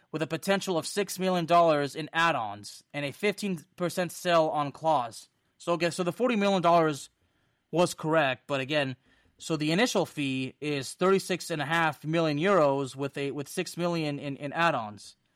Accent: Lyon, Auvergne-Rhône-Alpes, France; English is a second language; Manchester City just acquired Ryan Cherki from my hometown club, Olympique Lyonnais

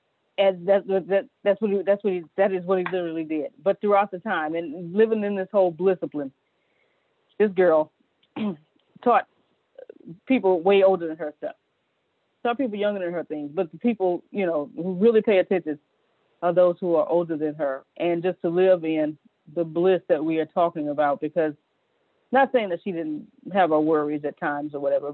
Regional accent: Galveston, Texas, United States; they live in San Antonio. We're from Galveston.

